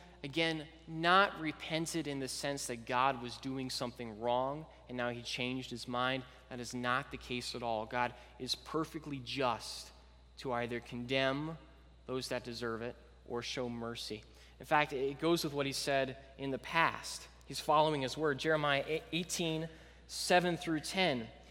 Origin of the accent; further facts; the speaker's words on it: Scotland, United Kingdom; now in United States; Growing up in Scotland, I know for the visitors, I have no Scottish accent. It's gone. I don't know. I've been in the States a while.